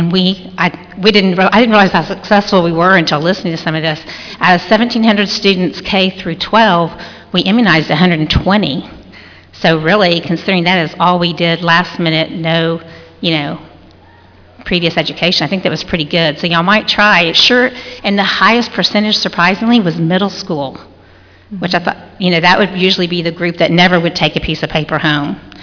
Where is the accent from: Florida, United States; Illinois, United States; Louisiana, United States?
Louisiana, United States; Baton Rouge; I'm from Baton Rouge, Louisiana.